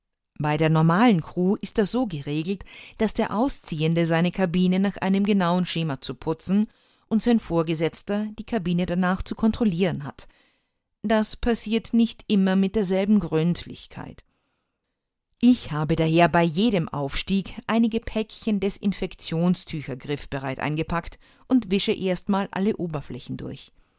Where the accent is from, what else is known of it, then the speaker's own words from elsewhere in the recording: Austria; Ich bin Österreicherin, habe aber alle meine Seemannsprüfungen in Deutschland abgelegt